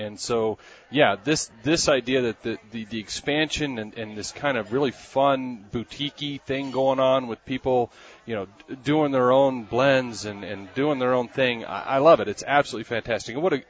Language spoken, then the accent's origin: English; Tucson, Arizona, United States; I grew up in Tucson, and I love it.